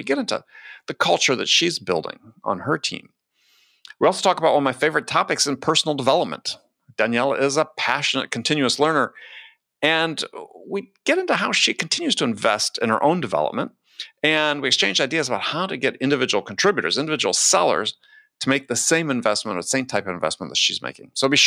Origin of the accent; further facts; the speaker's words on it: Wisconsin, United States; Well, I grew up in Wisconsin, so I'm familiar with all that.